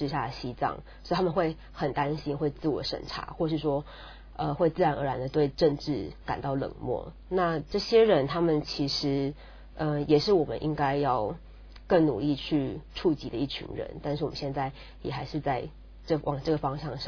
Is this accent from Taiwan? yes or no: yes; Taiwan; 我们就是在台湾出生，然后在台湾长大